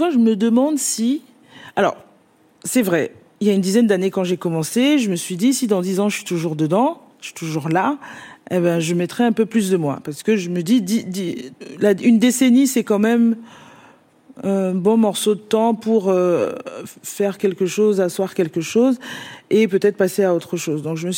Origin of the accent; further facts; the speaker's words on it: Benin; Bon, bref, donc, oui, je suis béninoise